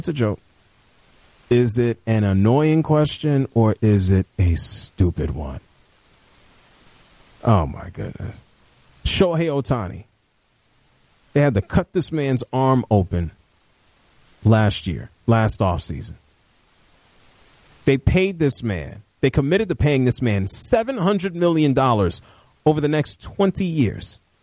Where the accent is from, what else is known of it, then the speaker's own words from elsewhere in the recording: Bronx, New York, United States; now in Atlanta, United States; I'm in Atlanta, Georgia. I'm from the Bronx, New York. I'm a Yankee at heart.